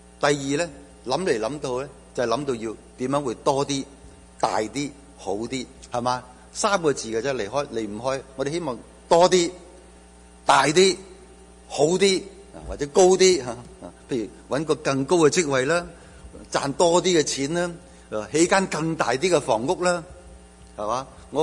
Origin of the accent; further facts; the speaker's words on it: China; 所以我中国人有一句说话成日讲，叫做聪明反被聪明误